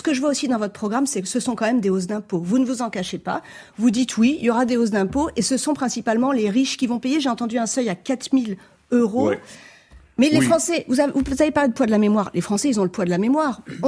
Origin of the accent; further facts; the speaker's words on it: South, France; Et je fais beaucoup de signes parce que je suis du Sud.